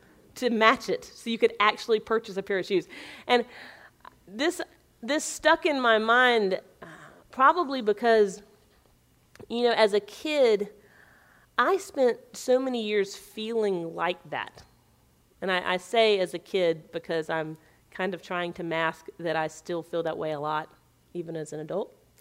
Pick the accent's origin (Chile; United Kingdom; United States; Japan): United States; Spartanburg, South Carolina; growing up in Spartanburg, South Carolina. And so my dad is a physician.